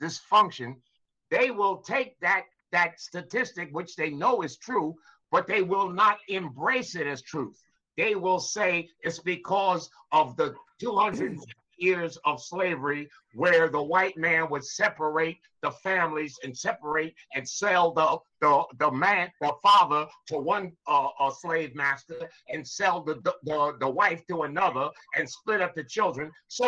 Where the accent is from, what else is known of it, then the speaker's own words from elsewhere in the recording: United States; born there; I was born in America.